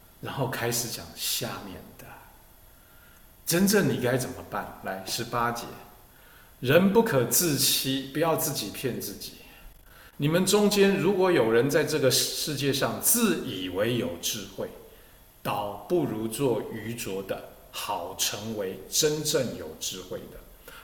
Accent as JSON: {"language": "Chinese", "country": "Taiwan", "said": "你这个我们台湾人讲的，本来是当公卿的，后来就变士族了"}